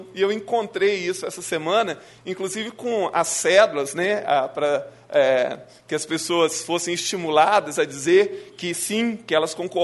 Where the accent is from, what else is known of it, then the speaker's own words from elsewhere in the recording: Santa Maria, Rio Grande do Sul, Brazil; Eu nasci lá em Rio Taquarinha, morei muito tempo ali